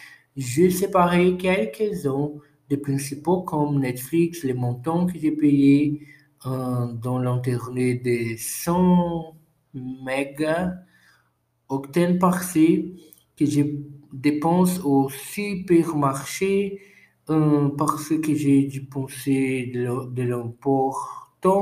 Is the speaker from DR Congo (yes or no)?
no; Brazil; French is a second language; Mais, mes fonds de l'extérieur du Brésil, je suis du Brésil ici.